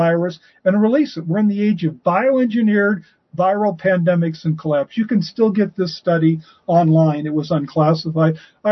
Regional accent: Nebraska, United States; I love my double barrel shotgun I grew up with in Nebraska hunting pheasant and quail.

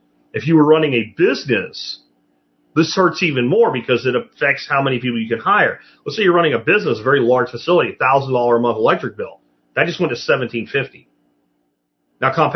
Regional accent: Pennsylvania, United States; now in Texas, United States; Where I grew up in Schuylkill County, you see defunct coal breakers, like, everywhere. But then I left, which was one of the best things I ever did for myself, was move here to Texas.

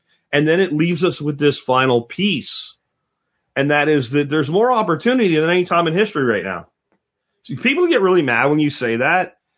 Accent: Pennsylvania, United States; Like, where I grew up in Pennsylvania, when I was in high school, I think it was already fading.

